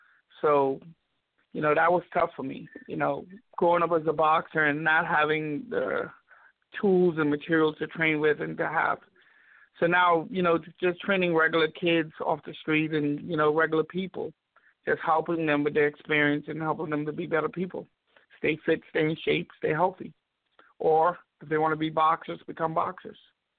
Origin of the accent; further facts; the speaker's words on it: Bahamas; moved away as an adult; now in United States; Growing up in the Bahamas, not having much to train with, and just training hard and just having a dream.